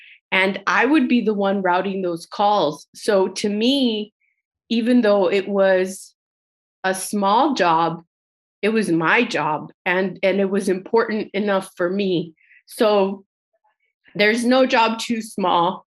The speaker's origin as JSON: {"language": "English", "region": "Texas", "country": "United States", "lives_now": "Alexandria, United States", "said": "So I moved to DC and I'm from South Texas. So my idea of 8 miles means 8 minutes."}